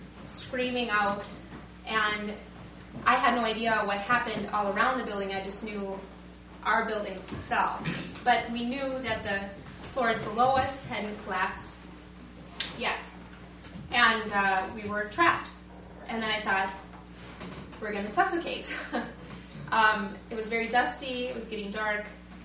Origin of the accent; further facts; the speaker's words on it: United States; But here we are from North Dakota and Minnesota going, oh, God.